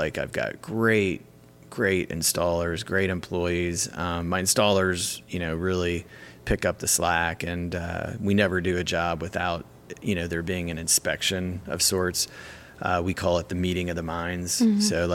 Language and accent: English; Vandalia, Ohio, United States; No, so I'm from Vandalia, actually, originally.